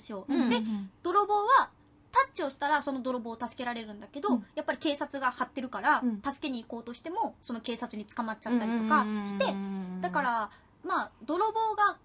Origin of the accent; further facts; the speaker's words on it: Yamaguchi, Japan; でも私山口です。